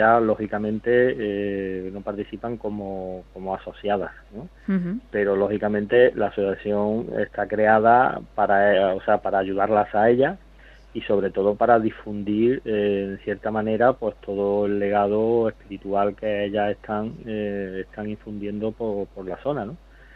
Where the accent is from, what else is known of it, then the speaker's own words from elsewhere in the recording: Córdoba, Andalusia, Spain; born there; now in Seville, Spain; yo soy, yo nací en Córdoba, capital, uh-huh. En Córdoba capital, pero vivo en Sevilla.